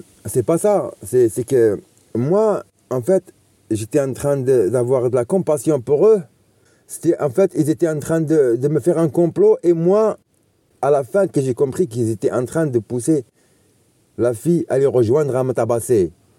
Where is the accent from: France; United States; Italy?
France; ma famille est blanche, tous mes amis sont blancs, j'étais élevé par des Français, j'ai grandi en France